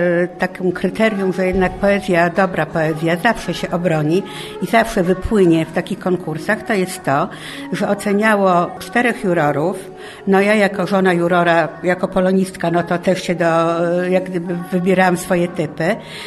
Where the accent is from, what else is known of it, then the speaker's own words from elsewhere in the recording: Warsaw, Masovian Voivodeship, Poland; No jesteśmy z Warszawy, ale życie nas targało po całej Polsce